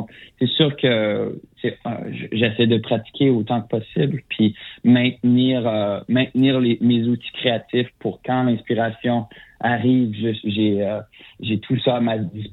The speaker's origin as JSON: {"language": "French", "region": "Saskatchewan", "country": "Canada", "accent": "Fransaskois", "said": "avec mon accent qui est pas québécois, qui est francescois. Et mes référents, tu sais, on est des francophones en Saskatchewan. C'est ma première langue, c'est le français"}